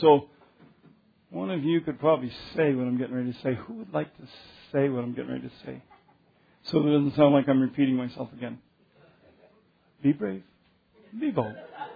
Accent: Denver, Colorado, United States; also born or lived in Arkansas; When I first came here, I came out of Arkansas, and I grew up in Denver. Grew up in a holiness church, Pentecostal church.

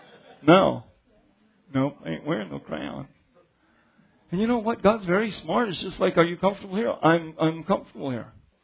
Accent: United States; Look, first off, I'm from the United States.

